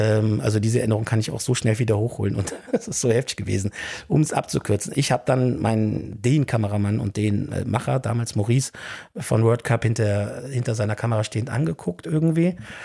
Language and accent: German; Cologne, North Rhine-Westphalia, Germany; ich komme ja eigentlich aus Köln oder bei Köln und war immer in Köln.